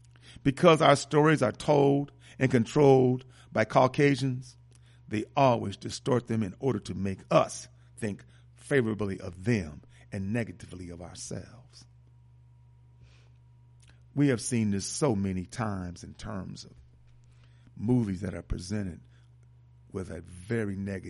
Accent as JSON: {"language": "English", "town": "Milwaukee", "region": "Wisconsin", "country": "United States", "said": "And I remember the Braves from Milwaukee, because I'm from Milwaukee, and I remember their mascot, you know."}